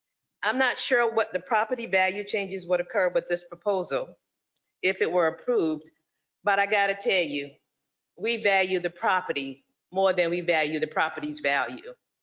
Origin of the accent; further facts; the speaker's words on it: Sandfly, Georgia, United States; I grew up in Sandfly, and as we used to say, with a hop, skip, and a jump, I'd be back to my childhood home